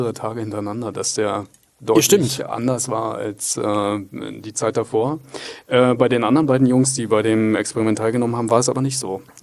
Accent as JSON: {"language": "German", "region": "Berlin", "country": "Germany", "said": "aus Berlin."}